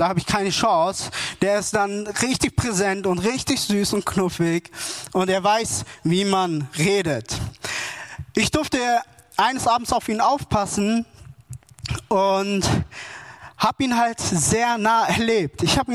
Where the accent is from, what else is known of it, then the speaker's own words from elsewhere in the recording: Wangen im Allgäu, Baden-Württemberg, Germany; wie ihr auch mitbekommen habt, komme ich aus Wangen im Allgäu, bin auch ein Schwab.